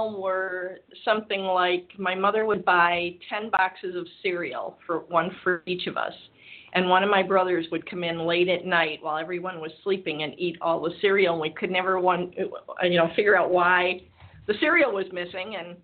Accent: Michigan, United States; Yeah. So, well, I'm originally from Michigan.

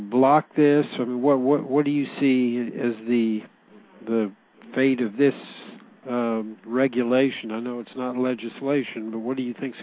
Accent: Houston, Texas, United States; who was formerly a judge in Houston, Texas, my hometown.

